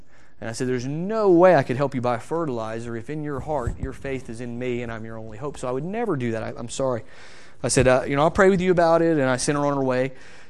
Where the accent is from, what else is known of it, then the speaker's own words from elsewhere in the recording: United States; I know the way it is, being an American.